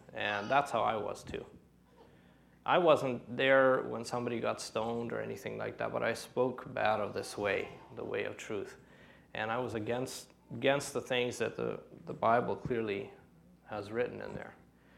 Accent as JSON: {"language": "English", "region": "Ontario", "country": "Canada", "tie": "born or raised there", "said": "I grew up in Ontario, and I grew up in a home, an Old Colony Mennonite home."}